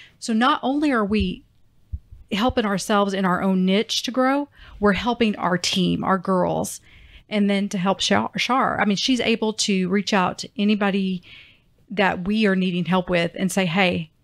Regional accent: Bartlesville, Oklahoma, United States; but I am from Oklahoma, live in Oklahoma, and home of Phillips Petroleum, Bartlesville, Oklahoma, actually.

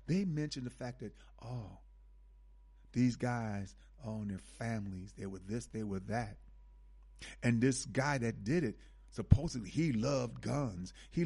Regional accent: Milwaukee, Wisconsin, United States; I'm from Milwaukee. And, of course, the big news in Milwaukee was the brother who killed five workers and then himself at Miller Brewing Company in Milwaukee.

